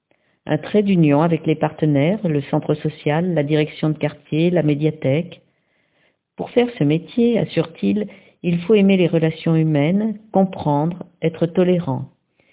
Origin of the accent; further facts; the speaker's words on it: Rwanda; moved away; Il n'est pas question encore pour moi de retourner dans mon pays, mais mon souhait le plus cher est que le Rwanda devienne un pays démocratique.